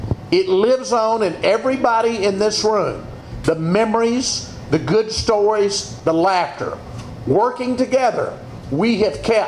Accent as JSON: {"language": "English", "town": "Arkadelphia", "region": "Arkansas", "country": "United States", "tie": "born or raised there", "said": "began working in radio at age 13 in my hometown of Arkadelphia."}